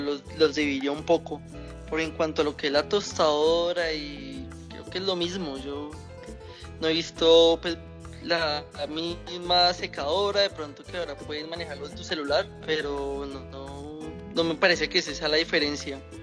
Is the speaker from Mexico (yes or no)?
no; Colombia; cómo es que nosotros, siendo colombianos, no lo llevamos.